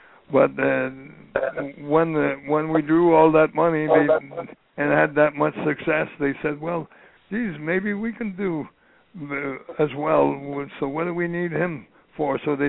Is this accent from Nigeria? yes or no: no; Canada; now in Vermont, United States; I live in Vermont right now, right on the Canadian border, about 20 miles away from the farm I was raised on in Canada. I cross the border every day, just go back and forth